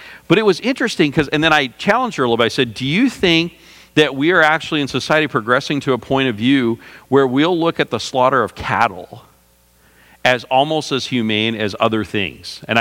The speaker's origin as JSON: {"language": "English", "region": "Texas", "country": "United States", "tie": "born or raised there", "said": "I wasn't really a cowboy much. I lived in the city, but I grew up in Texas."}